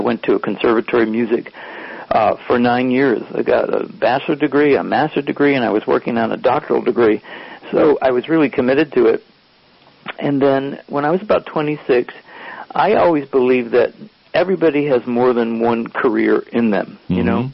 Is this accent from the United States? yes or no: yes; Buffalo, New York, United States; because I was from Buffalo, New York.